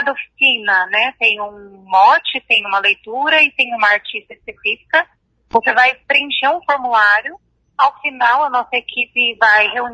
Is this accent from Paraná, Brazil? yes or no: yes; Maringá, Paraná, Brazil; aqui em Maringá, né, sobretudo, que é a cidade onde eu moro, onde eu nasci